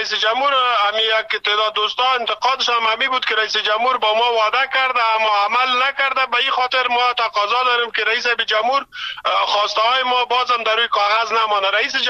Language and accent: Pashto; Afghanistan; مونږ تاسو خو د افغانستان خلک یو